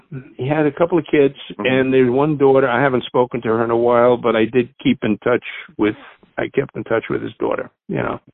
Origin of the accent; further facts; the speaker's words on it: Queens, New York, United States; Tom Sansone was practically from my neighborhood when we grew up in Queens.